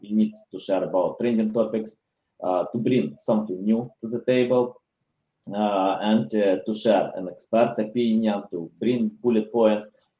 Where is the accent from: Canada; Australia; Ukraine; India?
Ukraine; now in United States; originally I'm from Ukraine, but it's tough in Ukraine now.